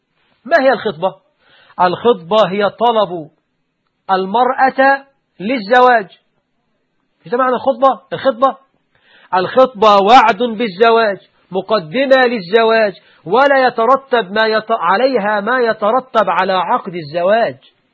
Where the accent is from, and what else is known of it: Egypt